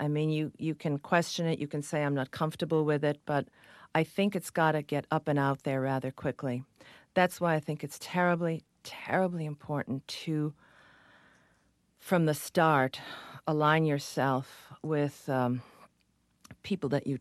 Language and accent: English; Cheektowaga, New York, United States; moved away as an adult; now in New York City, United States; I'm actually from Cheektowaga, New York, which is a suburb of Buffalo, and I came to New York in 1970.